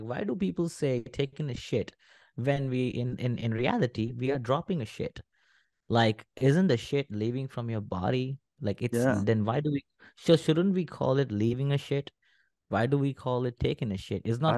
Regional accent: India; I mean, it's if I'm an Indian, if I was still single at 36, I would genuinely kill myself.

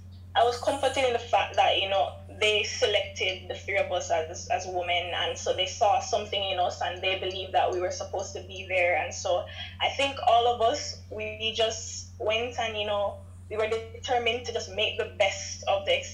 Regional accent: Jamaica; especially as a Jamaican

